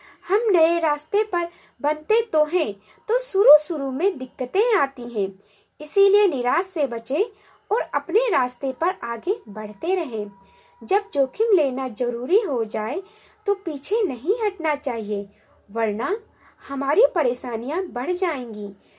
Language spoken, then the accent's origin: Hindi; Gonda, Uttar Pradesh, India; और मैं गोंडा जिले से हूँ।